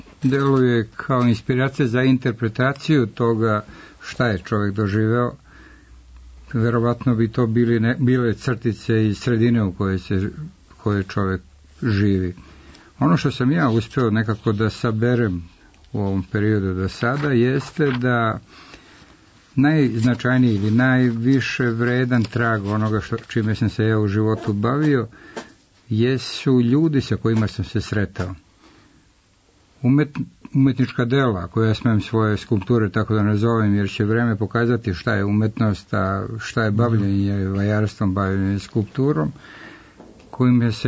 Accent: Supetar, Split-Dalmatia County, Croatia; also born or lived in Sarajevo, Bosnia and Herzegovina; Ja sam rođen u Sarajevo, ali samo nekoliko dana, 15 dana posle rođenja se moj otac dobio prekomandu, dobio oficir u Supetar na Braču

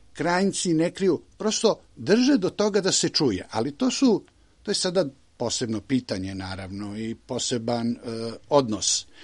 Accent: Belgrade, Serbia; Evo, ja sam rođeni Beograđanin

